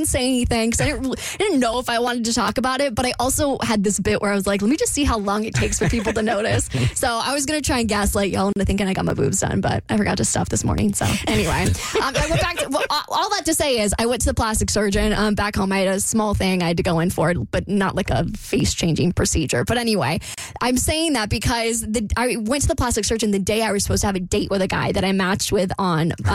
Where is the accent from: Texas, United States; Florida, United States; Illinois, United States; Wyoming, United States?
Florida, United States; Jacksonville; I know I don't live in Jax, but it's my hometown.